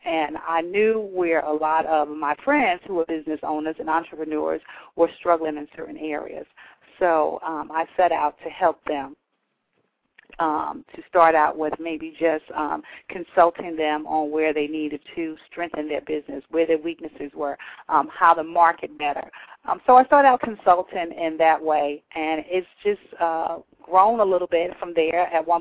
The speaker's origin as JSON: {"language": "English", "town": "Newark", "region": "New Jersey", "country": "United States", "tie": "born or raised there", "said": "Well, I am from Newark, New Jersey. I grew up in the inner city of Newark, and I was born to two teenage parents, and I grew up without really having that structured family life."}